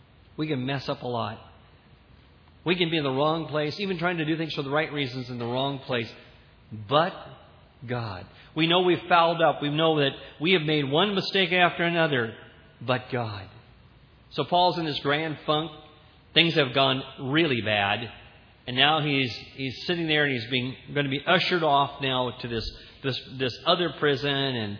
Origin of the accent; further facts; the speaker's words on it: Santa Ana, California, United States; He and I were raised together in Santa Ana, raised with the same school, lived in the same area years ago.